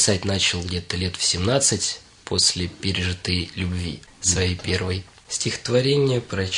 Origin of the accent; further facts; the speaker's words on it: Roshal, Moscow Oblast, Russia; born there; Здравствуйте, я родился в Рошале, потом переехал в Коломну, поступил в Гжельский государственный университет, там учился, проживаю в общежитии.